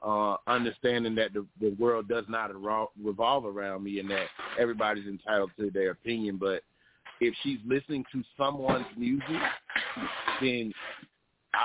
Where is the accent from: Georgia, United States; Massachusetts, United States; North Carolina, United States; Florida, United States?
Georgia, United States; Athens; also born or lived in Texas; now in Augusta, United States; I'm originally from Athens, Georgia.